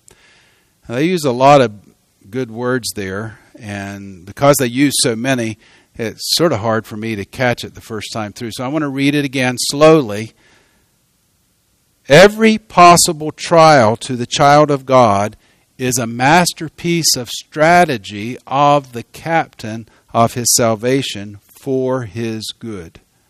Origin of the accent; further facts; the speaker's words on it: the South, United States; I grew up in the South. I love the warmer weather.